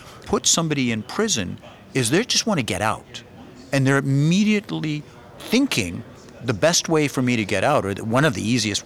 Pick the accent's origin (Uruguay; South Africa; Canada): Canada; I'm a Canadian.